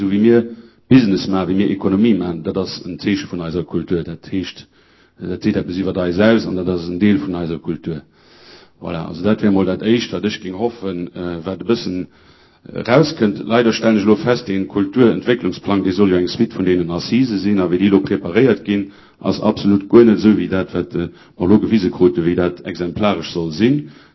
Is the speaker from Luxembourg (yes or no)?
yes; Luxembourg; Den Beruf, den Sie machen, finde ich toll, aber das gibt es bei uns in Luxemburg überhaupt nicht mal.